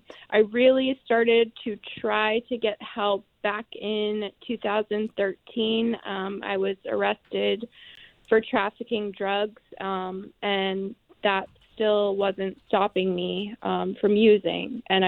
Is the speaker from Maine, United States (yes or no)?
yes; Maine, United States; You know, I grew up in Southern Maine, so I would say that we have the heart of the resources here